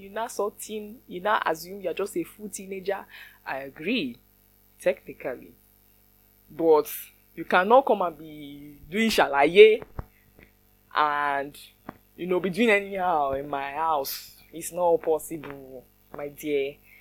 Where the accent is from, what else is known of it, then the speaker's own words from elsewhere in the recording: Nigeria; my goodness gracious me, my goodness, I'm Nigerian, my goodness.